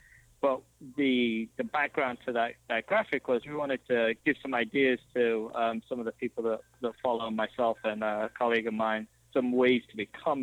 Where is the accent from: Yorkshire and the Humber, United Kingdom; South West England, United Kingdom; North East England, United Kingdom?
Yorkshire and the Humber, United Kingdom; now in United States; I'm originally from Yorkshire in England. So obviously the weather down in Florida is slightly better. but I moved over here and did graduate school out here